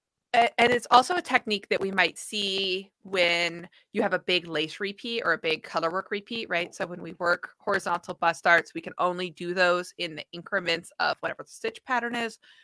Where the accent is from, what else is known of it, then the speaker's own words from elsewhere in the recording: Pittsburgh, Pennsylvania, United States; So we're gonna do some knitting together here in my hometown.